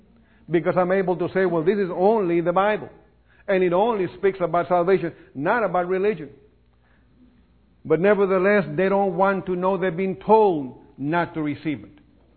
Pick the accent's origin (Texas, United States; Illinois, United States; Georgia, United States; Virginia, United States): Texas, United States; Beeville; I've seen it in my hometown, Beeville.